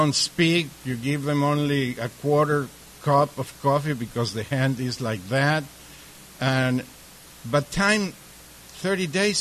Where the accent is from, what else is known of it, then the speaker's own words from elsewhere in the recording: Rancho Mirage, California, United States; I come from Rancho Mirage, the desert